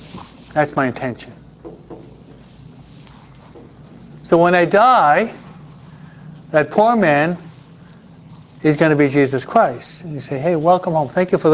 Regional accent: New York, United States; I'm a New Yorker.

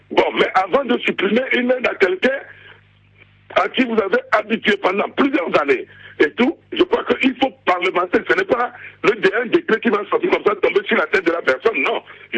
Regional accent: Kara, Togo; moi je suis de Kara également

